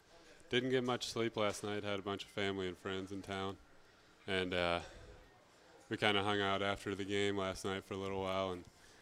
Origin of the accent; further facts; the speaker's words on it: Iowa, United States; We're from Iowa.